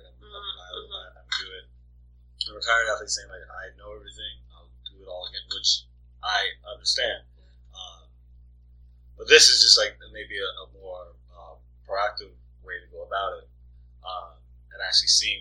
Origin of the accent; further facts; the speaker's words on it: Miami, Florida, United States; That was even before he went to play for my hometown, Miami Dolphins.